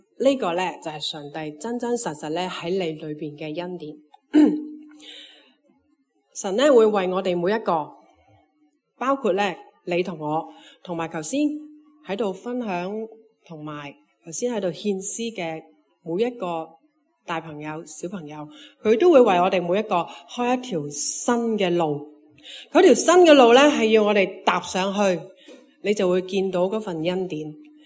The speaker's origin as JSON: {"language": "Cantonese", "country": "Hong Kong", "tie": "born or raised there", "said": "我其实系一个华基嘅土生土长嘅原居民嚟嘅。我十岁咧就翻华富村，即系仲喺华富村嘅时候咧，我十岁就翻噶啦。"}